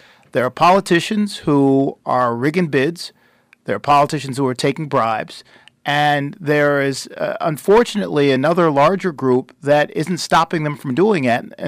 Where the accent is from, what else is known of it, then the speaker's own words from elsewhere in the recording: Buffalo, New York, United States; I grew up upstate in Buffalo, New York, and I had a lot of great things coming to me in life because of my parents, who worked very hard.